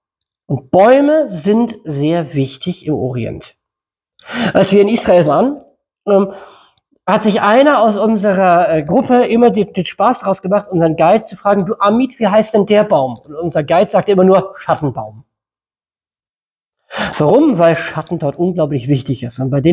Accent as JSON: {"language": "German", "region": "North Germany", "country": "Germany", "lives_now": "South Germany", "said": "bei uns im Norden nennt man das die PQ-Formel, hier unten im Süden nennt man es die Mitternachtsformel"}